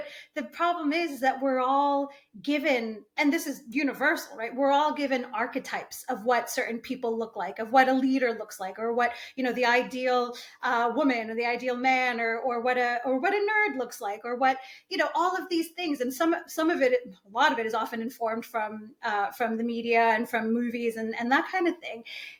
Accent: United States; I'm very American, but I'm also traditional in some ways.

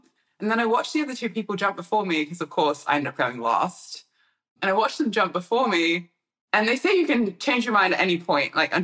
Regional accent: Stockholm, Stockholm County, Sweden; English is a second language; going from being like growing up in Stockholm, Sweden, where we're a bit more in touch with nature. Yes, it's a city, but also like, there's a lot of nature around too.

